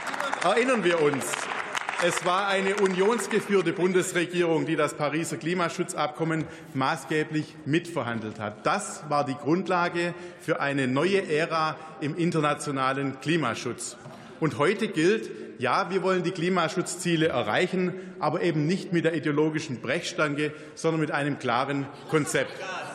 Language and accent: German; Baden-Württemberg, Germany; Ich komme aus dem Schwarzwald, ich kenne die Menschen dort.